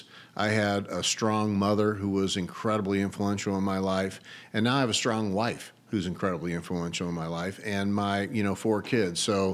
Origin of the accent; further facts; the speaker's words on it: St. Louis, Missouri, United States; So I grew up in North City, St. Louis, so on the eastern side of Missouri. I was very much an inner city person.